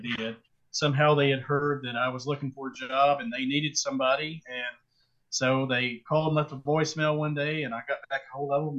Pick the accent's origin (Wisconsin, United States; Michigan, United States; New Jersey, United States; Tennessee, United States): Tennessee, United States; Nashville; Well, being born and raised in Nashville, I was already familiar with Donaldson.